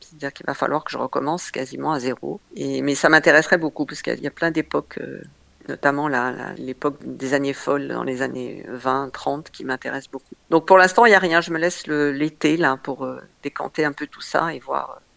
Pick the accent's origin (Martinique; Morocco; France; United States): Morocco; born there; moi je suis née au Maroc